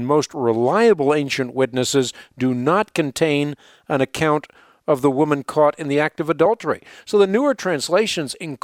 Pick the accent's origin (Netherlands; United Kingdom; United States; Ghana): Netherlands; born there; English is a second language; Now, I happen to be born in Holland. So, until I learned English, an English translation of the Bible wouldn't have been of any use to me at all.